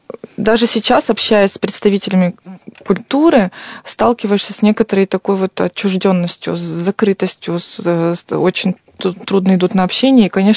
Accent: Urals, Russia; я всех допытываю, а кто же мы такие уральцы?

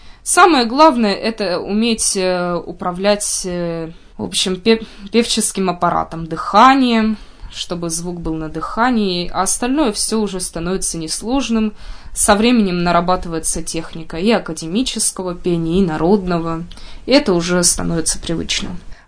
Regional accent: Rossosh, Voronezh Oblast, Russia; я бы хотела приехать к себе на малую родину, это город Россош Воронежской области

